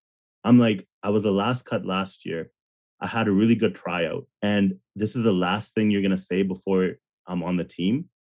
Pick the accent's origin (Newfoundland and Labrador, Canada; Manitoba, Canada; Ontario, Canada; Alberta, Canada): Alberta, Canada; Edmonton; Obviously, I'm from Edmonton. I'm an Edmonton Oilers fan.